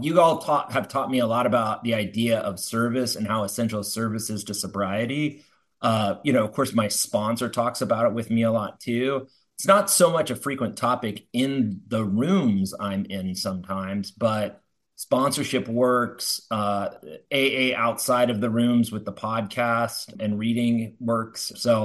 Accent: Harrisonburg, Virginia, United States; I'm from Harrisonburg, Virginia.

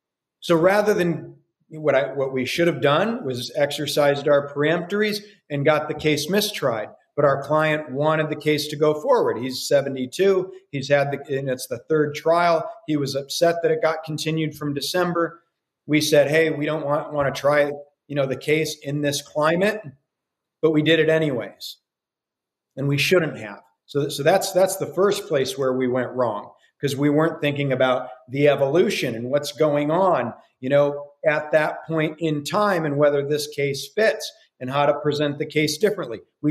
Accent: Iowa, United States; And the last trial that he did was in my home state of Iowa.

